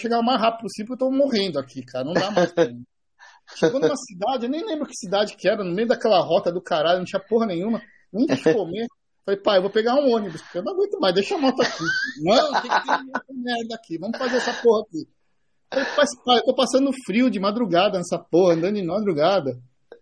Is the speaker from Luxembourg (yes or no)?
no; Los Angeles, California, United States; Eu sou de Los Angeles, né?